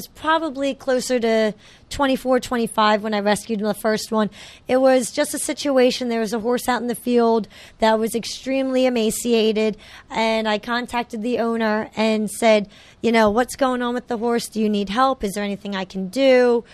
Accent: Pennsylvania, United States; I grew up in Bucks County. I rode at a variety of farms in Bucks County for a variety of different people. And that's where my family is, which is why I did move back to Bucks County as well.

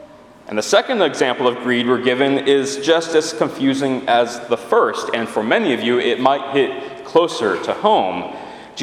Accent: Chicago, Illinois, United States; And so far, the only thing I've said in this whole conversation is, "Yes, I'm from Chicago."

